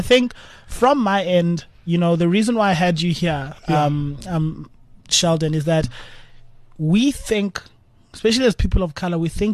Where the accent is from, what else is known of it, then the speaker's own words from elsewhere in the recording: South Africa; And as black kids and as black South African and as people of color, we need to embrace all dreamers.